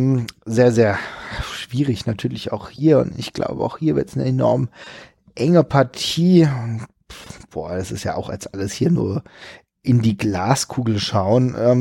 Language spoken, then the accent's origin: German; Cologne, North Rhine-Westphalia, Germany; du merkst dann plötzlich als Kölner